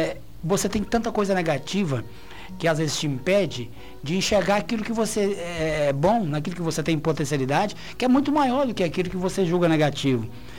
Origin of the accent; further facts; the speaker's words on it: Aparecida de Minas, Minas Gerais, Brazil; sou casado com a Vânia, pai do Alexandre, pai da Maria Clara … sou de Aparecida de Minas